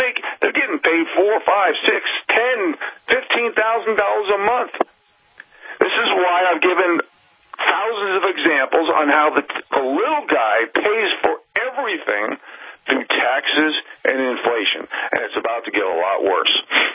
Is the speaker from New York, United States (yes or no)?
yes; New York City, New York, United States; Half of the New York City Police Department, I'm from New York City.